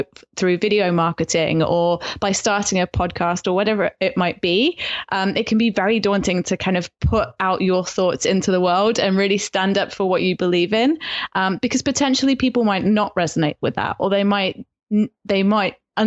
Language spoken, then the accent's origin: English; Midlands, United Kingdom; now in Australia; I've been here for 9 years now. And so my accent is so messed up. If I speak to a British person, if you were a Brit, and especially if you're from the Midlands like I am, then I would be sounding so English right now.